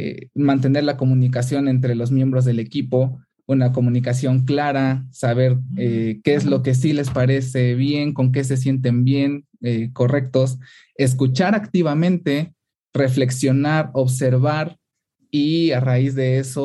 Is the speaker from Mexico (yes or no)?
yes; Mexico City, Mexico; soy de Ciudad de México.